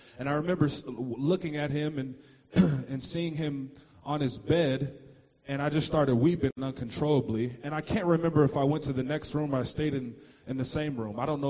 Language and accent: English; Seattle, Washington, United States; So, yeah, I'm originally from Seattle. Grew up with my mom and my dad at the time.